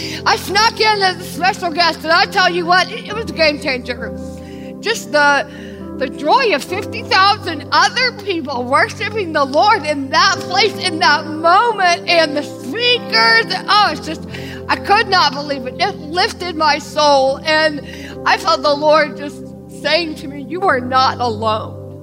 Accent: Deep South, United States; I am from the Deep South and do have a steel rod.

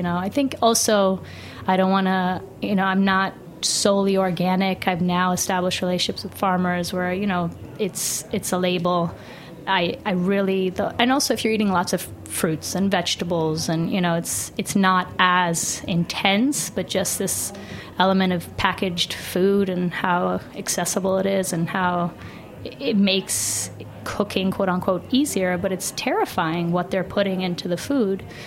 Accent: New York, United States; growing up in New York, we're exposed to so much food

